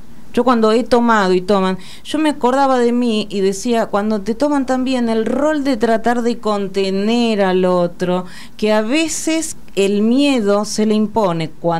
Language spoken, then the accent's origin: Spanish; Carlos Casares, Buenos Aires Province, Argentina; now in Buenos Aires, Argentina; Yo, por ejemplo, que me vine de Carlos Casares y dejé, en aquel momento era así, dejé a toda mi familia